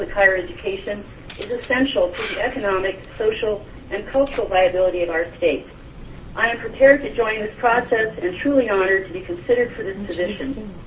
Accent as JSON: {"language": "English", "town": "La Grande", "region": "Oregon", "country": "United States", "said": "from the Grand Oregon"}